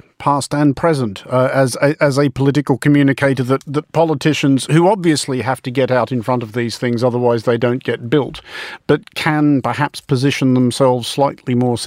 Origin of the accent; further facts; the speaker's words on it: Australia; And as an Australian